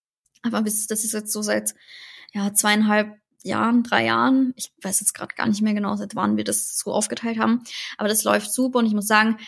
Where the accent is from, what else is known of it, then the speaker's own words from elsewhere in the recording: Austria; Wir kommen aus Österreich, weil ich einfach aus Österreich komme.